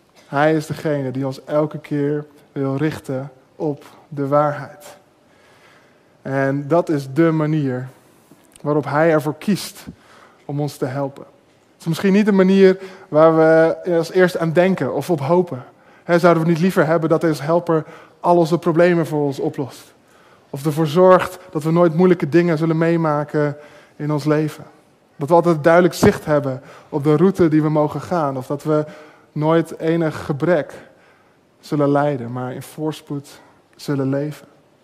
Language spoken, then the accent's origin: Dutch; Bible Belt, Netherlands; Zelf ben ik opgegroeid op de Bible Belt met een heleboel Bijbel.